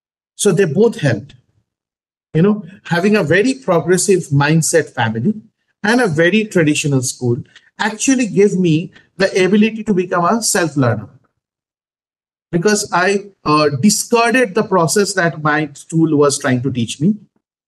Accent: Kolkata, West Bengal, India; English is a second language; I'm from Kolkata

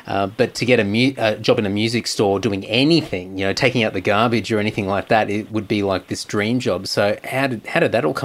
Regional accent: Redcliffe, Queensland, Australia; I was growing up in Redcliffe in Queensland, and I worked in a local music store.

